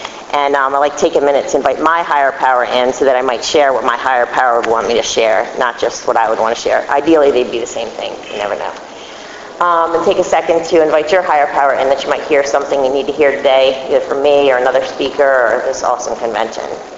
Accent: Maryland, United States; But I grew up in Baltimore County. I had two parents.

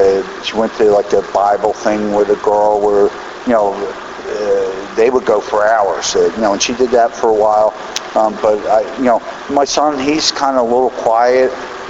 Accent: Pennsylvania, United States; my sponsor's in Philadelphia, because that's I'm from Bucks County.

